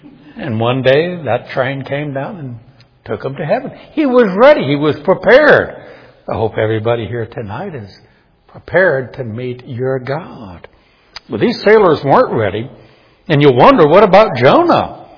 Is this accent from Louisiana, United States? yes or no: yes; New Orleans, Louisiana, United States; I grew up in New Orleans, and I still remember 1965 when Hurricane Betsy hit the city.